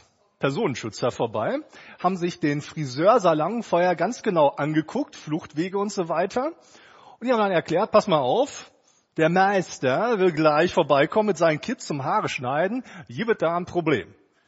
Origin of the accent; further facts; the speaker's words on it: Kierspe, North Rhine-Westphalia, Germany; die Frau, Corinna, die stammt aus Halver, das ist nur 10 Kilometer von Kirspe, von meiner Heimatstadt entfernt.